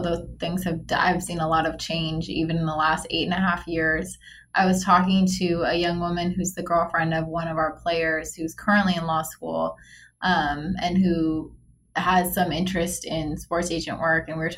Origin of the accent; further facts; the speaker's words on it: Oakland, California, United States; And when I got to UCLA, where I went for undergrad after growing up in Oakland, I really fell in love with sports there.